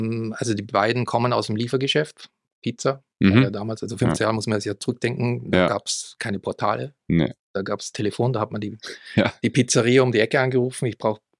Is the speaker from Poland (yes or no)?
no; Austria; now in Munich, Germany; Komme aber aus dem Süden, ich komme aus Österreich. Wohne hier in München